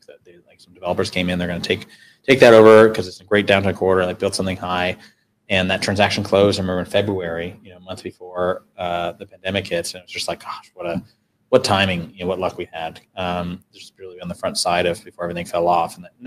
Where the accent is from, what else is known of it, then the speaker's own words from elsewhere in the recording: Anchorage, Alaska, United States; born there; I was born in Anchorage, Alaska.